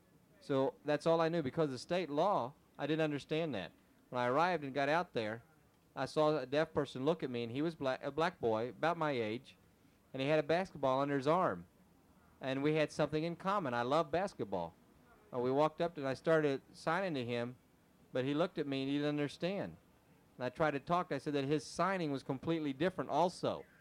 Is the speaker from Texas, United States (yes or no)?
yes; Texas, United States; Remember, I grew up in Texas, and I admit that I knew nothing about blacks.